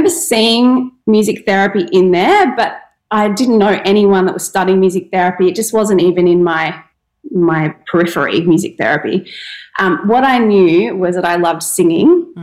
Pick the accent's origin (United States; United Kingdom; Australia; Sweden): Australia; Brisbane, Queensland; born or raised there